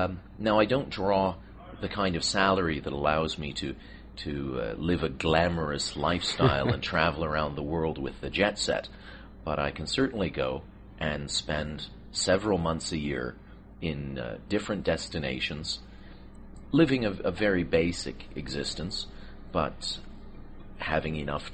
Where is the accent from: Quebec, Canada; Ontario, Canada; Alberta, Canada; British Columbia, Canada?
Ontario, Canada; Toronto; I was born and raised in Toronto, but from a very young age, I was traveling for different purposes